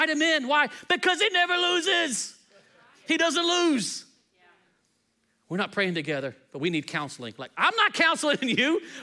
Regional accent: Texas, United States; So when I grew up in West Texas, one of the things you have to know, if you're not from Texas, I just have to say, high school football is king in Texas.

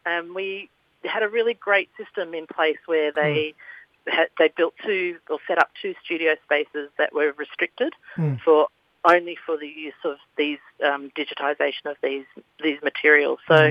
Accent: New South Wales, Australia; I'm Indigenous. I'm from New South Wales.

